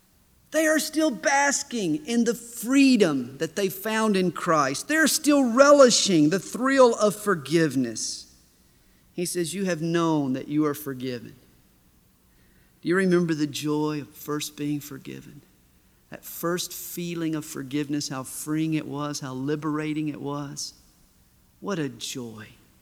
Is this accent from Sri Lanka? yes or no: no; the South, United States; I was born and bred in Dixie, in the South, amidst the racism and prejudice and bigotry that you usually associate with the South.